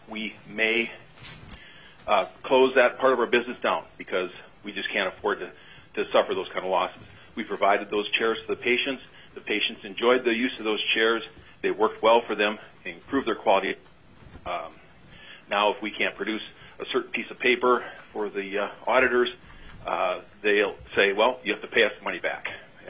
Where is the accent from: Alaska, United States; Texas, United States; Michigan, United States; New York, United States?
Alaska, United States; Sitka; I'm a pharmacist from Sitka, Alaska